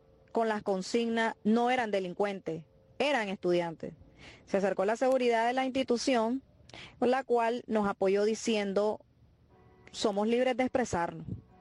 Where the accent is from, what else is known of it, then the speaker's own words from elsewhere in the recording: Nicaragua; moved away as an adult; now in Panama; Y quiero que tengan conocimiento de lo que está aconteciendo aquí en Panamá, nosotros los exiliados nicaragüenses.